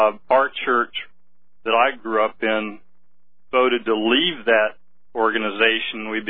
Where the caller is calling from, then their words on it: Pensacola, Florida, United States; Hello. I'm calling from Pensacola